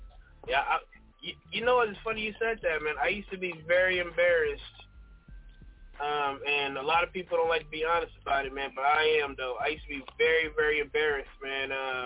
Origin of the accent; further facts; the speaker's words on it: Sacramento, California, United States; Me and Aries came from. We're close to the same area. I grew up in South Sacramento.